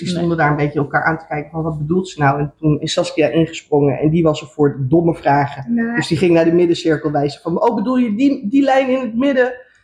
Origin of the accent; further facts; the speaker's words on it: Amsterdam, North Holland, Netherlands; want wij komen uit Amsterdam.